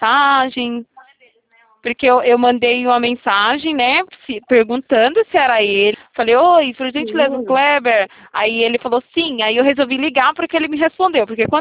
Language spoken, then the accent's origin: Portuguese; São Paulo, Brazil; eu sou de São Paulo.